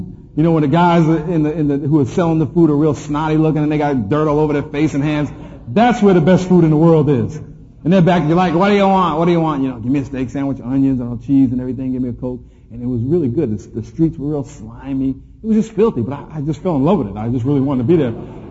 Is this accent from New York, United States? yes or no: yes; New York, United States; moved away as an adult; I grew up in right outside New York City. And in 1982, I was drafted to play for the Los Angeles Rams. Flew out here, first time in California